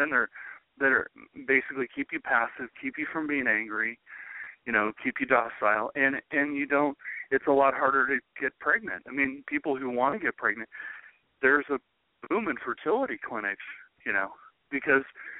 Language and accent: English; United States; You know what? I'm an American, and we are amazing.